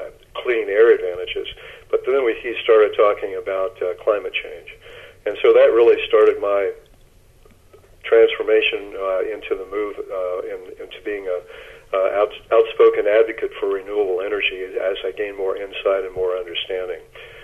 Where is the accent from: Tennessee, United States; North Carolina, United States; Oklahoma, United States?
Oklahoma, United States; born there; Well, originally I was born in Oklahoma